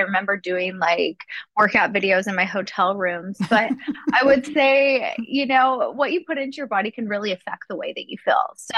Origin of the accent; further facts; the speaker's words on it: Wichita Falls, Texas, United States; I grew up in Texas. I grew up in Wichita Falls.